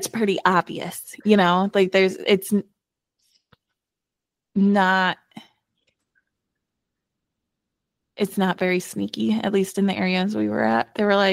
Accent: United States; I would not, as an American, I would not let my kids travel alone here in America.

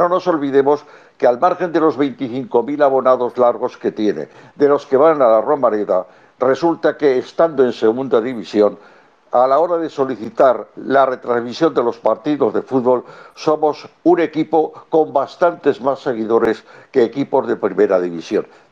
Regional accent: Zaragoza, Aragon, Spain; entra el sentimiento de Aragón, de zaragocismo, de Zaragoza, de lo nuestro.

